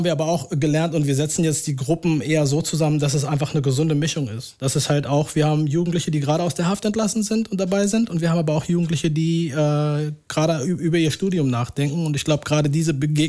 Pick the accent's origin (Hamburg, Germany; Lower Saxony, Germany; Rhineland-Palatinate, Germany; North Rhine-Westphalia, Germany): Lower Saxony, Germany; Hannover; born there; moved away as an adult; also born or lived in United States; now in Berlin, Germany; Also ich bin in Hannover geboren und bin dann mit jungen 18 Jahren nach Amerika zu meiner Familie gegangen und habe dann ganz lange überhaupt kein Deutsch gesprochen und auch nichts mit Deutschland zu tun gehabt und bin dann irgendwie 2003 in Berlin gelandet.